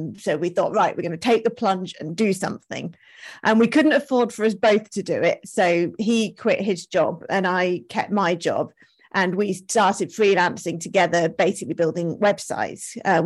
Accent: England, United Kingdom; moved away as an adult; now in Mallorca, Spain; We're English, but last year we moved to Mallorca, Spain, because of the flexibility you get with this industry, which is amazing.

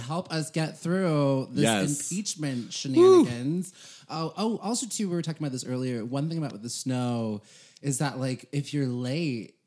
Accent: California, United States; And that maybe also because we're from California.

